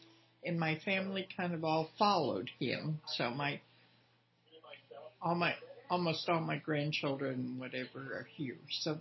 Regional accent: Saint Paul, Minnesota, United States; moved away as an adult; also born or lived in Texas / Mountain Home, Arkansas; I'm originally from St. Paul, Minnesota. When I was about 35, we all moved to Texas.

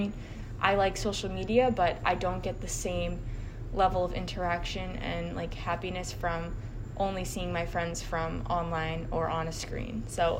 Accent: Long Island, New York, United States; I'm from Long Island, New York.

